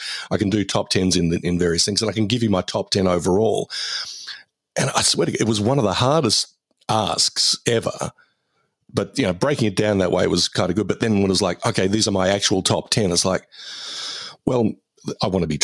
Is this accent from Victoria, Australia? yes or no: yes; Geelong, Victoria, Australia; when I was still reviewing movies for the Geelong Advertiser here in my hometown